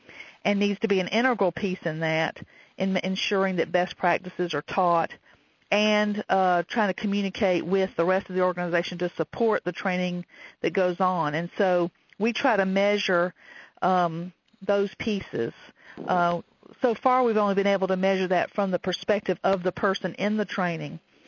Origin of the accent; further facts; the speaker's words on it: the South, United States; accent: Southern; I'm just so glad that my Southern accent will be recorded and on the web.